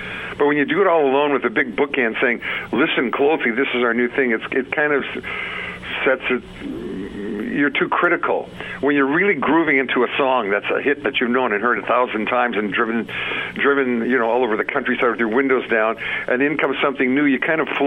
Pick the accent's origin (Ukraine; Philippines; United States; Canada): Canada; Winnipeg, Manitoba; also born or lived in Vancouver; now in Toronto, Canada; I'm from Winnipeg, so like it was the Winnipeg Jets, and they left for many years. And I lived in Vancouver, so it was the Canucks. And now my home is in the Toronto area. They call it GTA, Greater Toronto Area.